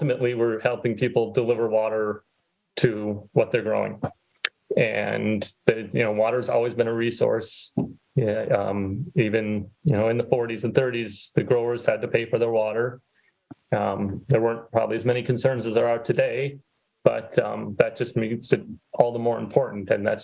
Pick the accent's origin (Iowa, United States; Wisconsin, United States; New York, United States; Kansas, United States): Wisconsin, United States; Manitowoc; also born or lived in Chicago / Baltimore; I grew up in Manitowoc, went to school, high school at Lincoln, went to college in Chicago, worked in Chicago, then Baltimore, Washington area for a while, then back to Chicago for a few years.